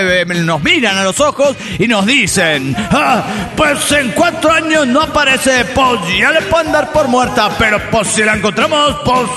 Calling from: Coacalco, State of Mexico, Mexico; de Coacalco.

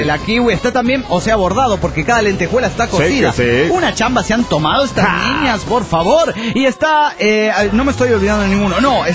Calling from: Guadalajara, Jalisco, Mexico; desde Guadalajara, Jalisco, México.

